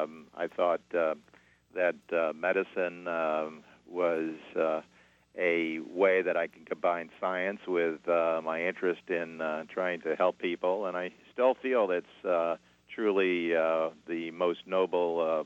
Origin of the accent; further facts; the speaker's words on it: Miami, Florida, United States; I'm actually from Miami.